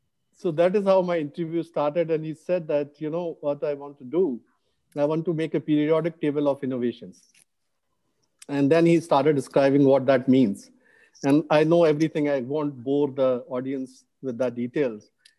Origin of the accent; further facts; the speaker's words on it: Uttar Pradesh, India; also born or lived in Kanpur; While I was born in Kanpur, I grew up in very, very small towns of Uttar Pradesh in different places.